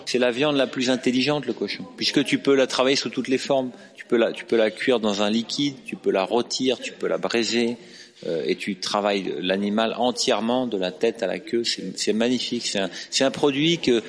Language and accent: French; Normandy, France; puisque je suis normand.